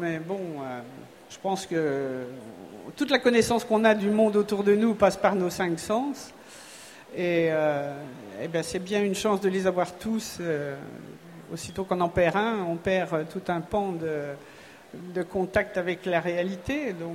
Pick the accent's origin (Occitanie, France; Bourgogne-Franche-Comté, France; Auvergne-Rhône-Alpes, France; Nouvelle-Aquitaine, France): Bourgogne-Franche-Comté, France; born there; Alors moi, je suis né en Bourgogne, j'habite dans le Beaujolais.